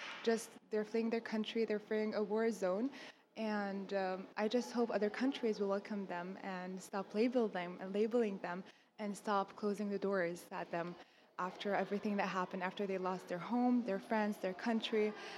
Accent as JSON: {"language": "English", "town": "Montreal", "region": "Quebec", "country": "Canada", "moved": "yes", "lives_now": "Toronto, Canada", "said": "I'm based and I live in Toronto, Canada. And I'm from Montreal, so I moved from Montreal to Toronto 2 years ago"}